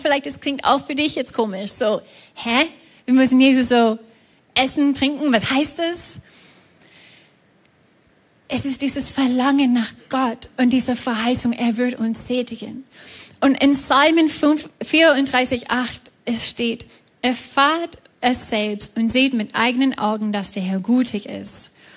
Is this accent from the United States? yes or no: yes; United States; German is a second language; Sorry, ich bin auch aus Amerika manchmal, ich weiß nicht, wie man das auf Deutsch sagt.